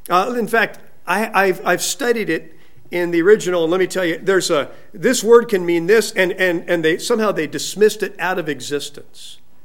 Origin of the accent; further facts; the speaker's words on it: California, United States; Growing up in California, you didn't really check what the weather was going to be.